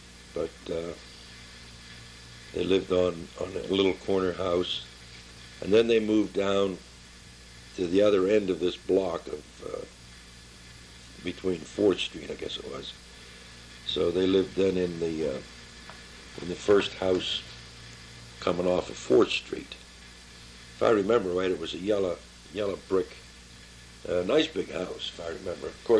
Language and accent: English; Swissvale, United States; also born or lived in North Brown; And I was born in North Brown. I moved up to Swissvale at age 5 and lived there until I left.